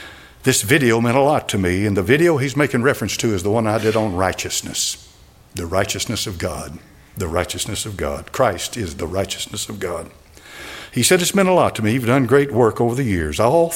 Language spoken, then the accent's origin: English; Scotland, United Kingdom; I'm from Scotland and you're my pastor.